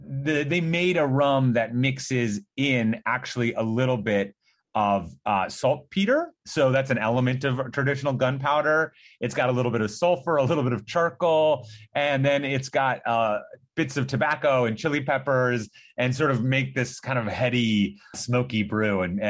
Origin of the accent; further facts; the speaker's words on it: Minnesota, United States; Yeah, so I'm from Minnesota originally, and this is like every summer we would go to the state fair